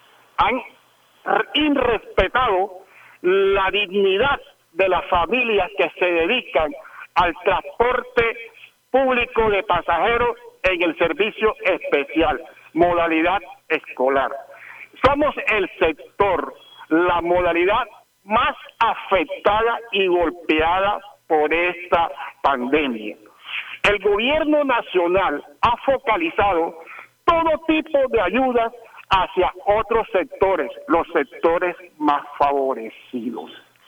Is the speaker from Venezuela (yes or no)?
no; Colombia; nos han prácticamente que indignado como colombianos